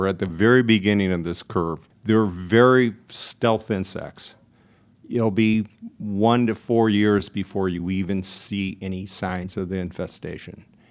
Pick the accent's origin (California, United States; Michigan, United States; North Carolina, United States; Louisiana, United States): Michigan, United States; Grand Rapids; I'm a native of Grand Rapids, Michigan. I've seen what it's done in my hometown in just the last 3-4 years.